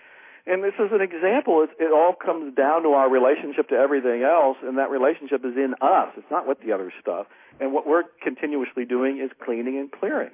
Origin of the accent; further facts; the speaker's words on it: Texas, United States; here in my hometown area, and I live in the hill country of Texas